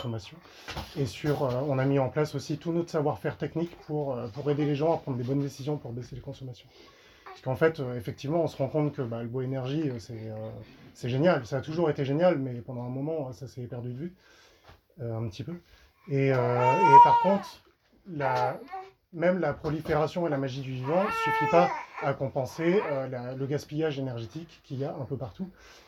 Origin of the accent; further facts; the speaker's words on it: Hauts-de-France, France; Je viens du Pas-de-Calais